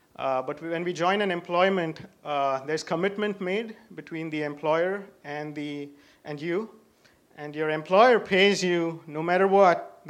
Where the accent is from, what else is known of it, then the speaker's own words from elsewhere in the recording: India; moved away as an adult; now in United States; I grew up in India, and I completed my bachelor's degree in India and then came over to U.S. For graduate school.